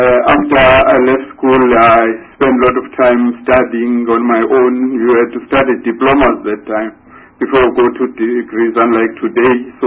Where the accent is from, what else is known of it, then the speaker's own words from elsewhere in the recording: Durban, KwaZulu-Natal, South Africa; also born or lived in Transvaal; I was born in Durban in 1947. I did my schooling, well, I've not indicated my Transvaal stay, but most of my schooling was in KZN.